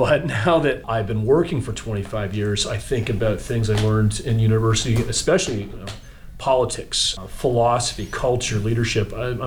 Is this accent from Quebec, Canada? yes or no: no; Toronto, Ontario, Canada; I'm a Canadian. I grew up right here in Toronto, down in the beaches.